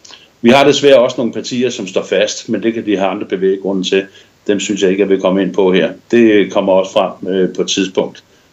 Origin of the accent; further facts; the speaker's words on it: Zealand, Denmark; Jeg tror, jeg er den eneste dansker fra Sjællandssiden